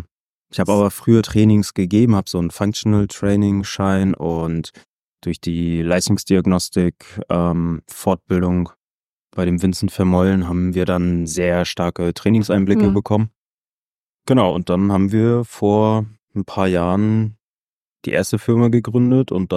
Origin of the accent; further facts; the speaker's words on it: Hamburg, Germany; ich bin Hamburger quasi.